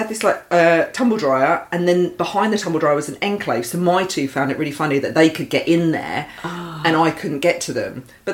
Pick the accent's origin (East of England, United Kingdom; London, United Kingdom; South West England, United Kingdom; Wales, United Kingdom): East of England, United Kingdom; growing up in Essex, you know, especially during the time of the Gulf War